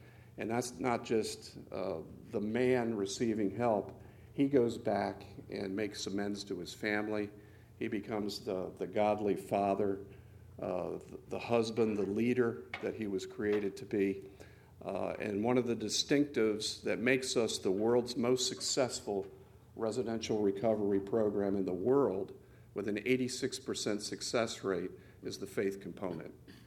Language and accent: English; Bridgeville, Delaware, United States; I grew up in Bridgeville, Delaware, on a hog and chicken farm.